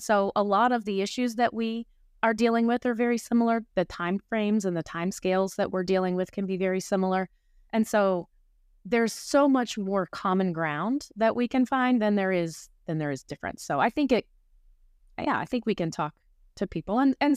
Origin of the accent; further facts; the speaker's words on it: East Coast, United States; And I grew up on the East Coast. I had never really felt an earthquake, some little tiny ones, but it was an experience.